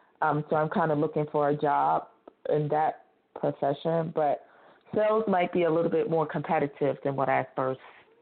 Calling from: Arizona, United States; from Arizona.

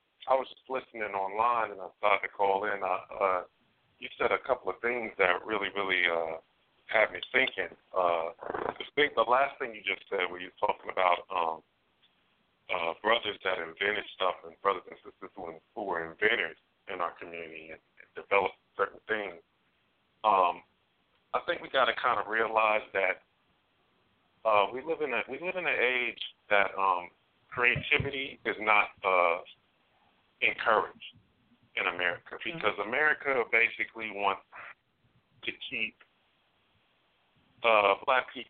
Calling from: Queens, New York, United States; I'm calling from Queens, New York.

